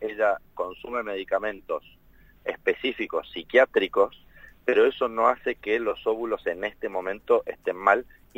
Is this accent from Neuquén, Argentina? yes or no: yes; Neuquén, Argentina; now in Buenos Aires, Argentina; Estás en Buenos Aires, pero soy neuquino.